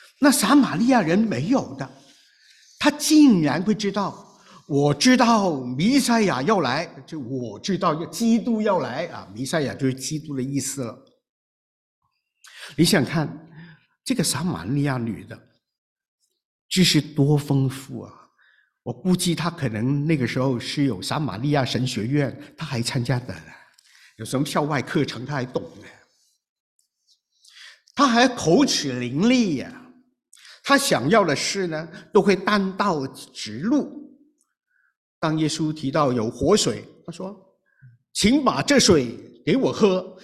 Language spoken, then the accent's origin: Chinese; China; 如果一百年前呢，我们中国人都懂得这种意识